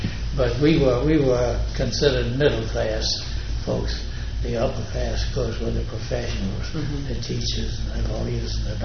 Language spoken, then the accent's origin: English; Texarkana, Texas, United States; Well, I was brought up in Texarkana, Texas, and finished high school there and attended Prairie View University and received a degree in electrical engineering.